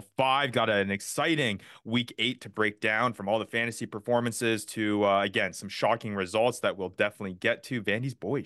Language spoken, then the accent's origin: English; Canada; We're good Canadian boys.